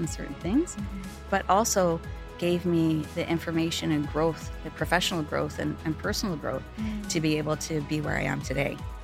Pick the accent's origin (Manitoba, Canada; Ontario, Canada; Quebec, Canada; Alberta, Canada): Ontario, Canada; Thunder Bay; So I was born and raised in a small to medium-sized town in Northern Ontario, Thunder Bay, Ontario, to be precise, in Canada.